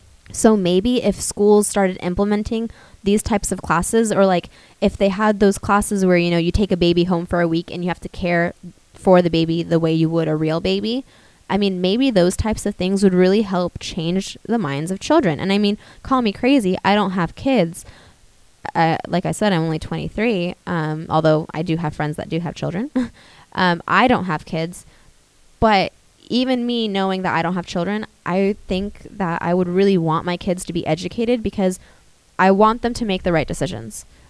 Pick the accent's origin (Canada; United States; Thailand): United States; Walnut Creek, California; a news story from my hometown, which is Walnut Creek, California, which is, again, located in the East Bay. I love that place, I'm not going to lie, and I miss it dearly.